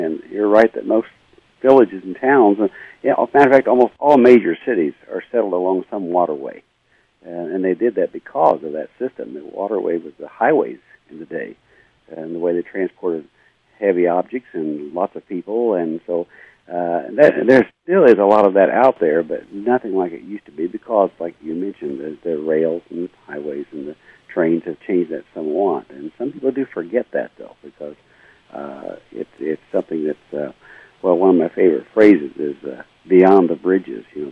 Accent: Terre Haute, Indiana, United States; And I've made that observation myself from growing up on the Wabash River in Terre Haute. When I was a kid, that was a cesspool of a river.

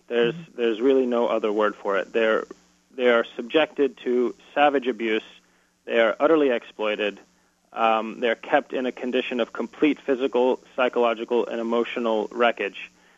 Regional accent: United States; I was a researcher from the United States trying to understand the nature of this exploitation.

